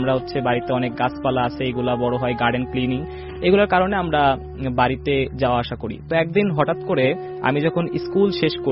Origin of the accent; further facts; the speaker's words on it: Sreepur, Khulna Division, Bangladesh; আমার গ্রামের বাড়ি যেহেতু মাগুরা শ্রীপুরে, তো এই শ্রীপুরের আমার নিজের বাড়িকে ঘিরেই এই ঘটনাটা।